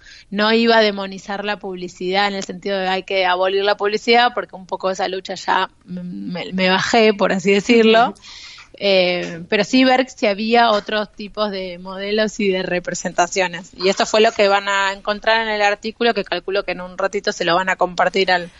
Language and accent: Spanish; Argentina; Y estuve investigando en lo que tiene que ver con las publicidades tanto en mi país, que es Argentina, y a nivel mundial.